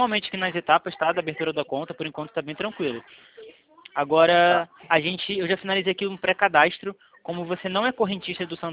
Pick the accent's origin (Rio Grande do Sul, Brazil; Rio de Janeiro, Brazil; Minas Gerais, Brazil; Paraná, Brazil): Rio de Janeiro, Brazil; eu sou do Rio de Janeiro